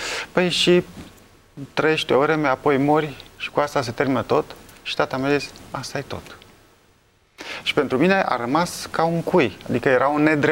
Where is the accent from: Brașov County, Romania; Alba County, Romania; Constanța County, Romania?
Brașov County, Romania; Brașov; am crescut în Brașov, într-un mediu în care nu se vorbea despre Dumnezeu.